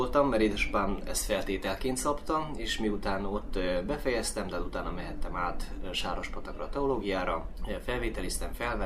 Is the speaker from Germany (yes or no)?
no; Fertősalmás, Zakarpattia Oblast, Ukraine; A Fertősalmáson születtem, és hát mégis gyermekkorom nagy része ott töltődött. Jó lehet, 3 évet a Beregszászi járásba kerültünk, mert édesapám állatorvosként meghívták Orosziba, és Orosziba éltünk 3 évig.